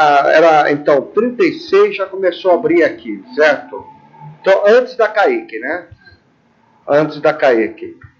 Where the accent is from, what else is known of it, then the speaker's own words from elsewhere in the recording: Marília, São Paulo, Brazil; Eu sou de Marília, mas eu sou daqui também, né?